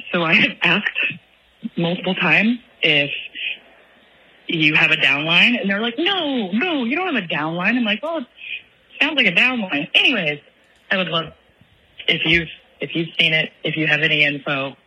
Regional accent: Kansas City, United States; I grew up in Kansas City

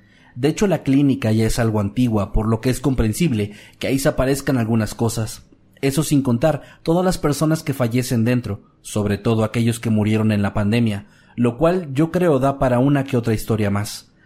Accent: Parral, Chihuahua, Mexico; Soy de Parral, Chihuahua, y también trabajo en el IMSS.

